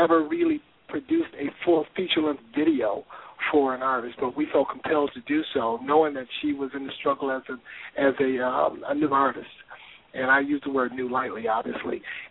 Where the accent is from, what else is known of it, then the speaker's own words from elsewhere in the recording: Detroit, Michigan, United States; You're in Detroit, which I'm from Detroit, so I hate Detroiters.